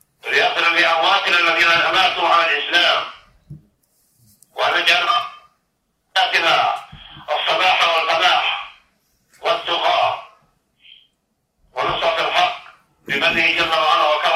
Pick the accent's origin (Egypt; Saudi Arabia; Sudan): Saudi Arabia; بلادنا المملكة العربية السعودية بلاد الحرمين